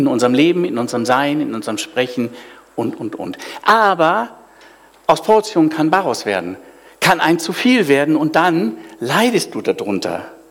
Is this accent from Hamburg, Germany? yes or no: yes; Hamburg, Germany; Ich lebe ja hier schon seit 40 Jahren lebe ich hier schon. Aber von meinem Ursprung her bin ich Hamburger. Und ich kann Hamburger Platz nacken und dann geht's richtig los, wenn ich in Hamburg bin. Na, dann wird das ganz anders vom Tonfall.